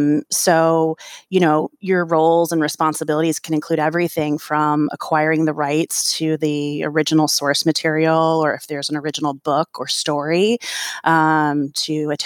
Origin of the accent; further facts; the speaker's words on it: Washington, District of Columbia, United States; She studied at Peabody in Baltimore, which is not far from where I grew up in Washington, D.C.